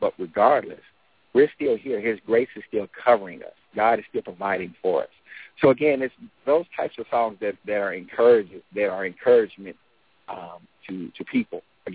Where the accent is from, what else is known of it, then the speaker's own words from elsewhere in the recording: Winchester, Kentucky, United States; technically kicks off June the 8th in Winchester, Kentucky, which is I'm very excited about because it's my hometown.